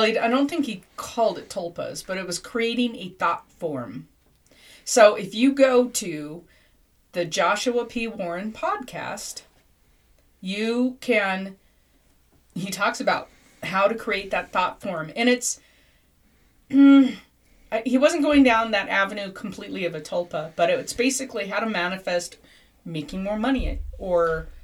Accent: Ireland; but I'm Irish, so give me a break.

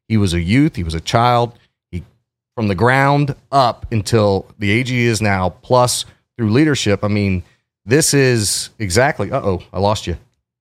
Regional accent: Cincinnati, Ohio, United States; You know, I'm like, no, I'm from Cincinnati.

